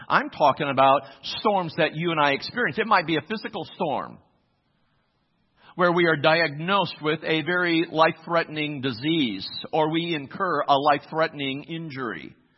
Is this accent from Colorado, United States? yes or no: no; Muskegon, Michigan, United States; I was born and raised in Muskegon, Michigan. My whole family still lives there.